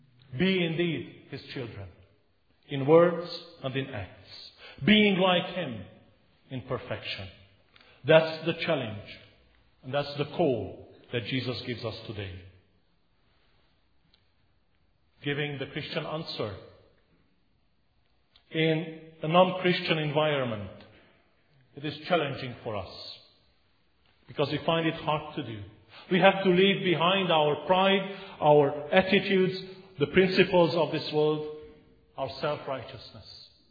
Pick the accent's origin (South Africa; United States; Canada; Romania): Romania; As you know, I come from Romania, where I lived under communist rule, under oppression.